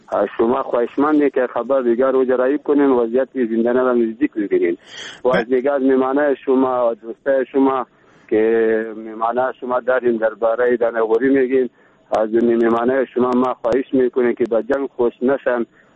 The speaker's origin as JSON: {"language": "Persian", "region": "Baghlan", "country": "Afghanistan", "said": "بخیر، از بغلان هستیم."}